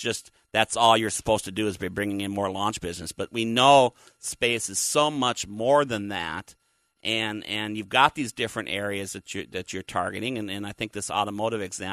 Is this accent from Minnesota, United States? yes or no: yes; Minnesota, United States; I will regale you with stories about growing up in Minnesota and watching the Minnesota Vikings play outdoors